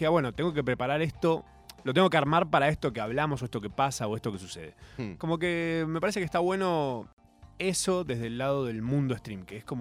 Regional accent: Capilla del Monte, Córdoba, Argentina; Había un cuarzo colgando en la plaza de Capilla del Monte, de donde soy, y un día no estaba más.

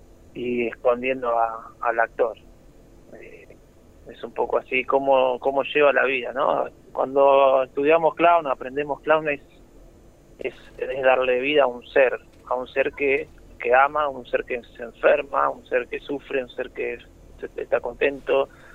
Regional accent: Buenos Aires, Argentina; Yo soy de Buenos Aires, ahora vivo en tantos lugares, y estoy de pasada por aquí.

